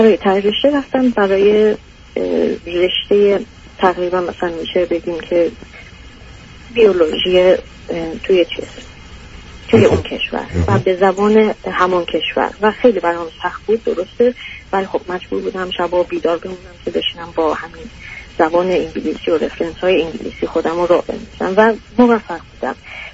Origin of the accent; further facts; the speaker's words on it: Iran; moved away as an adult; now in Europe; الان 35 سال، یعنی اوکی. من تقریبا 26-27 بودم که از ایران اومدیم بیرون.